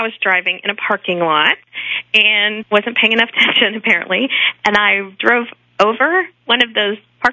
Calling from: Fort Worth, Texas, United States; I'm calling from Fort Worth, Texas.

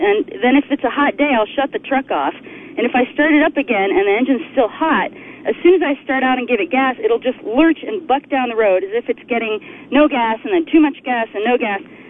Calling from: Oregon, United States; Well, I'm calling from a stump in a clear cut in the Umatilla National Forest in Oregon.

